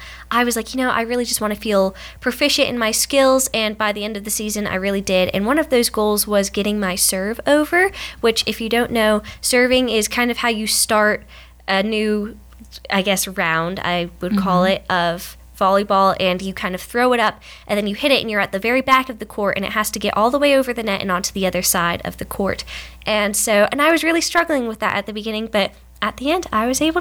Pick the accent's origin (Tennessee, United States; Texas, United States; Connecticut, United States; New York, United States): Tennessee, United States; Jasper; Hey y'all … I am a senior and I'm from Jasper, Tennessee.